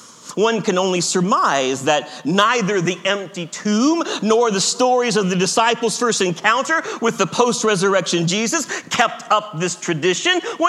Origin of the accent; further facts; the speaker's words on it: Ohio, United States; I grew up in South Central Ohio, didn't have a lot of earthquakes there, all right?